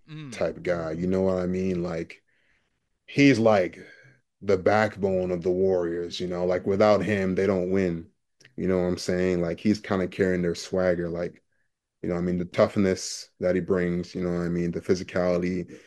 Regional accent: Toronto, Ontario, Canada; Yeah, I'm from Toronto and stuff

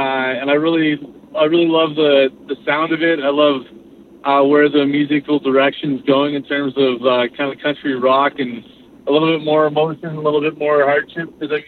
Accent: London, Ontario, Canada; I grew up in London, Ontario in a punk band

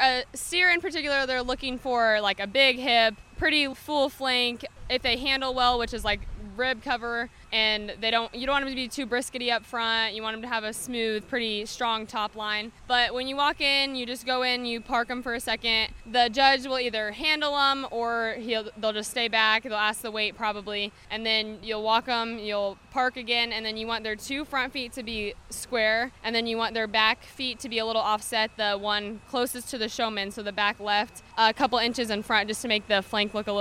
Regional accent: Mahomet, Illinois, United States; We are from Mahomet.

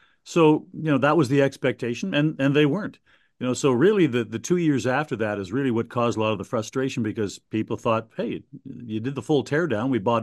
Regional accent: Ottawa, Ontario, Canada; And for me, my family is in Ottawa. I'm from Ottawa.

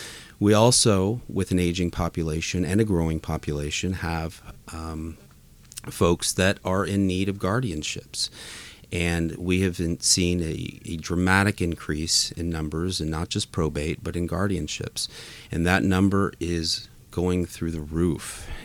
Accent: Seguin, Texas, United States; Growing up in Seguin and then right up the road on 123, we had a family farm and ranch. I come from here. I am from here.

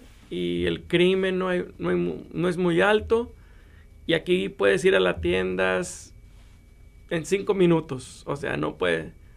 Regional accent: Monterrey, Nuevo León, Mexico; now in Emporia, United States; Yo llegué aquí en 1973 de Monterrey, México. Nos vinimos siguiendo a mi papá, que empezó a trabajar en la IBP en esos tiempos, y aquí ya nos quedamos a radicar en Emporia, una ciudad pequeña, calmada.

